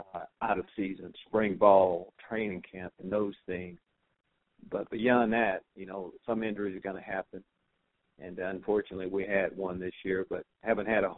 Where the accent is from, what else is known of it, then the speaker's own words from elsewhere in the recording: Texas, United States; I'm from Texas. I make that known most of the time. We have Texas ties.